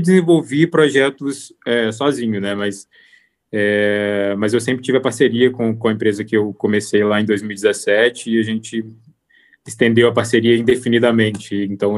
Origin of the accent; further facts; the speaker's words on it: Espera Feliz, Minas Gerais, Brazil; moved away as an adult; E aí eu vim para cá, porque a oportunidade de emprego aqui era mais promissora do que lá em Juiz de Fora, ou do que na minha cidade natal, né, em Espera Feliz.